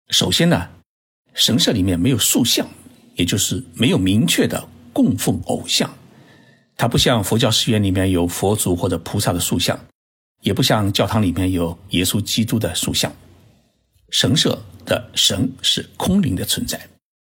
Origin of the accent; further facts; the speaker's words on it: Zhoushan, Zhejiang, China; 我老家是在浙江的舟山市